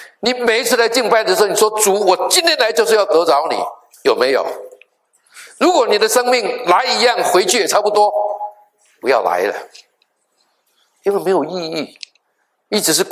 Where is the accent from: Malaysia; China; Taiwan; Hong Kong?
Taiwan; 我从小在台湾那个地理，哇，那是很漂亮的地方啊